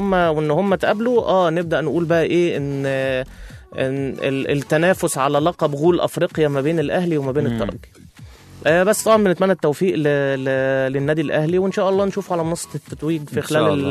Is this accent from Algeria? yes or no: no; Egypt; خلينا نقول بما ان احنا مصريين